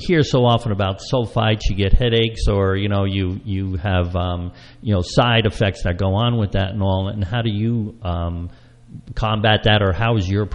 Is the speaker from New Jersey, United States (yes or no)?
yes; New Jersey, United States; Well, I know when I was growing up in Hunterdon County, there was maybe one or two wineries in the whole area and stuff.